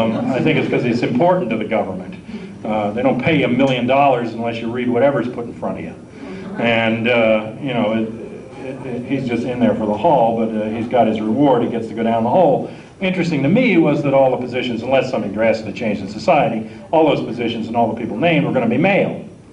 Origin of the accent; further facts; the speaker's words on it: Virginia, United States; I grew up in Virginia, but he's a little bit south of me